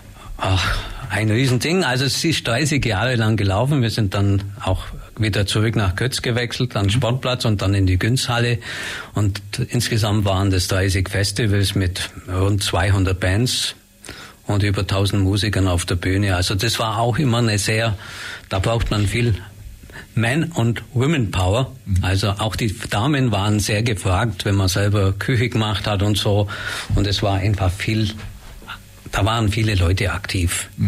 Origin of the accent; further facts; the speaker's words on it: Wettenhausen, Bavaria, Germany; mal in meinem Heimatort in Wettenhausen, im schönen Krammeltal